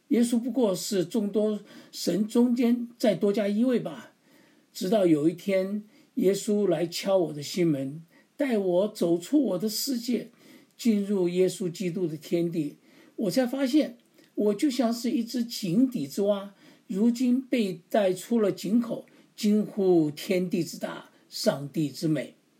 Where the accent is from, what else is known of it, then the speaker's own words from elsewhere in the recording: Taiwan; 我从小在台湾长大，台湾这个地方是满天神佛